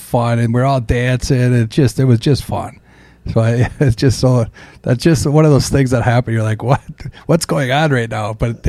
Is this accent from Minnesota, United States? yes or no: yes; St. Paul, Minnesota, United States; born and bred on St. Paul's East Side, where it was all about looking out for each other, blue-collared hard work, and telling it like it is, no BS.